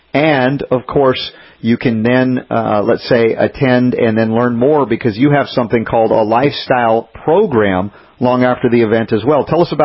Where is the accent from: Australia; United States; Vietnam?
United States; I'm an American through and through, and we don't know squat about how to live healthily.